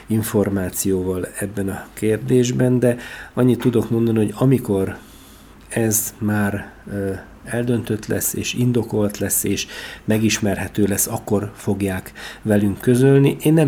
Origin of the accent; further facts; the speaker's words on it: Miskolc, Borsod-Abaúj-Zemplén, Hungary; Családommal együtt itt születtünk Miskolcon, itt nevelkedtünk, itt jártunk iskolába, itt dolgoztunk. 55 év itt telt el.